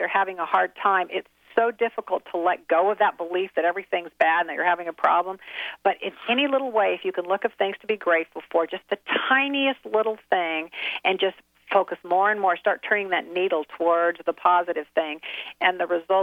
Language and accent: English; Midwest, United States; You know, I'm from the Midwest, so I do a lot of stories from the Midwest.